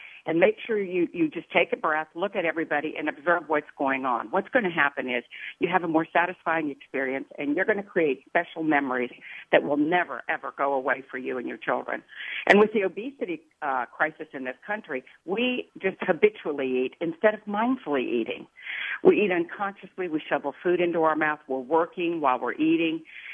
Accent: Southern United States, United States; And believe me, I'm from the South, so I know about this. When I published my first book, my agent was afraid that being from the South would be detrimental, believe it or not.

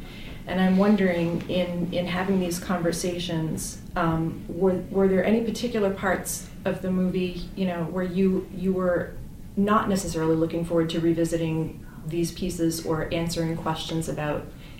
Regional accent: Boston, Massachusetts, United States; And Jake, I'm from Boston, and I actually was living there at the time that this all happened

